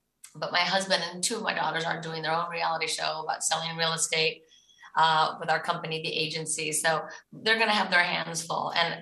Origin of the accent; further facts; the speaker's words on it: Ireland; No, I am. I'm like 100% Irish.